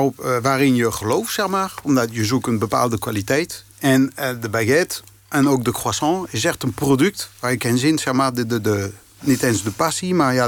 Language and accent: Dutch; France; Dutch is a second language; Dat is heel belangrijk, omdat bij ons in Frankrijk... Er is geen één wijze om een baguette te maken.